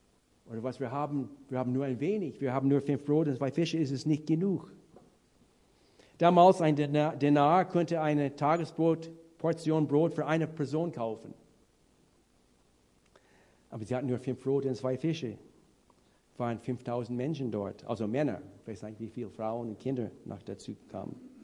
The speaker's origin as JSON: {"language": "German", "country": "Canada", "second_language": "German", "said": "ich bin, wie man schon heraushört, ich bin Kanadier"}